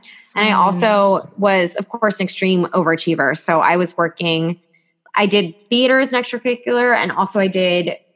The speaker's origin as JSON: {"language": "English", "region": "New Jersey", "country": "United States", "lives_now": "New York, United States", "said": "Because I'm from New Jersey, so I moved to the city right away."}